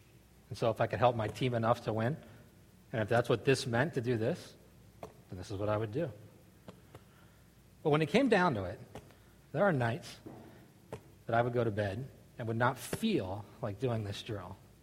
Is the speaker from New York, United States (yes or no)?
no; Pottstown, Pennsylvania, United States; Growing up in Pottstown, this is what we did. Basketball.